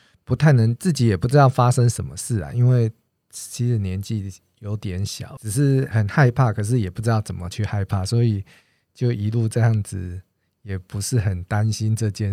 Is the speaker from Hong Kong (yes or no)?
no; Tainan, Taiwan; 然后后来我是台南人，我的老师就建议我国中的时候就到台北念书，因为他说在南部这样的环境没有太多可资源